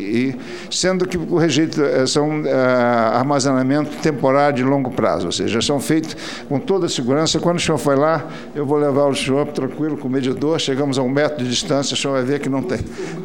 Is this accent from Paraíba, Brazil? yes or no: no; Sumidouro, Rio de Janeiro, Brazil; a minha terra, eu sou de Sumidouro, Friburgo, foi atingida por aquele impacto.